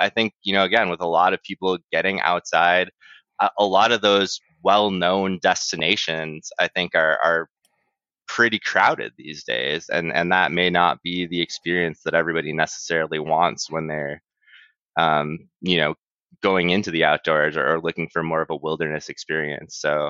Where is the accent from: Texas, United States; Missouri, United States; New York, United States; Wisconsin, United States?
Wisconsin, United States; But yeah, I grew up in the Midwest, a little north of Milwaukee, close to the city, but far enough outside the city that I still had like farm fields across the street from me growing up.